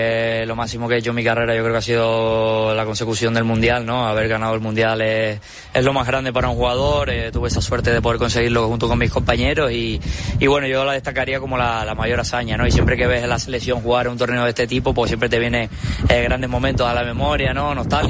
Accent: Spain; now in Italy; me gustaría obviamente retirarme en mi país, en España

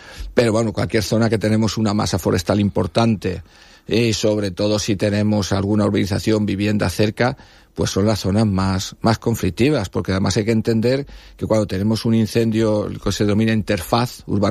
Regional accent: Alcoy, Valencian Community, Spain; yo vengo de Alcoy, en Alcoy prácticamente todo Alcoy es una interfaz, tenemos monte por todos sitios

